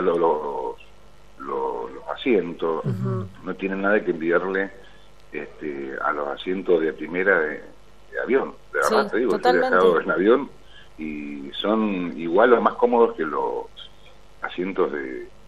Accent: Palmira, Mendoza, Argentina; conozco a mi pueblo, conozco a mi departamento, conozco a mi Palmira, lo conozco de verdad. Por suerte, mis viejos viven pegados a la estación de ferrocarril de Palmira.

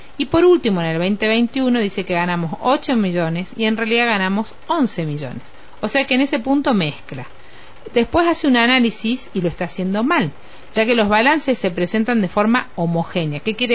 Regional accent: Catamarca, Argentina; A mí como catamarqueña, a mí como argentina

